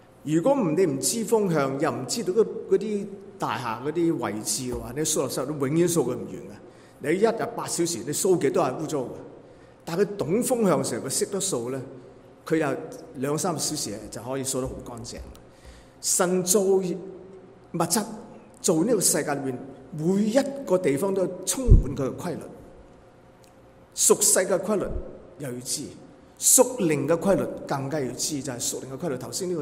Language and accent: Chinese; Guangdong, China; 临尾就我们广东人说的不得过世